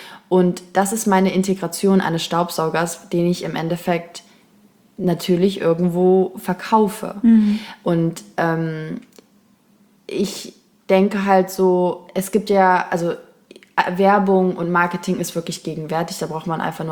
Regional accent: Kassel, Hesse, Germany; Also ich bin eigentlich aus Kassel

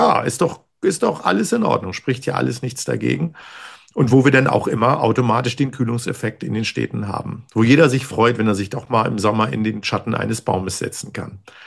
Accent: Hamburg, Germany; ich komme ja aus Hamburg.

